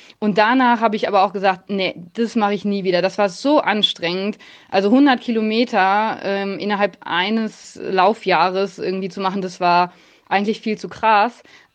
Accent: North Rhine-Westphalia, Germany; Das war aber in meiner alten Heimatstadt Hema im Sauerland

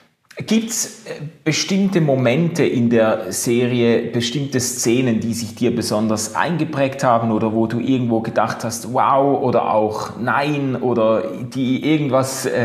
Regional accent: Basel, Basel-Stadt, Switzerland; So als Basler habe ich da auch noch einen Bezug zu.

